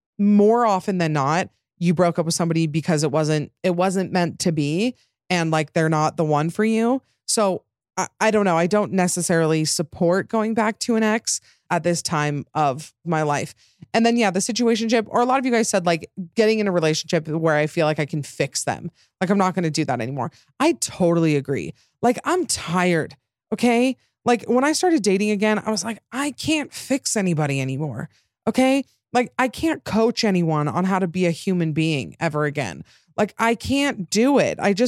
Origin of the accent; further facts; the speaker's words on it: Utah, United States; accent: Utah; Wow, my Utah accent came out there.